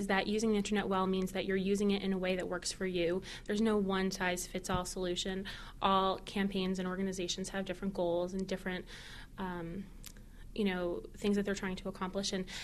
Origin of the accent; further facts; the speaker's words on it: Boca Raton, Florida, United States; For instance, my hometown is Boca Raton, Florida, and my local Obama group this weekend had a canvas on the beach.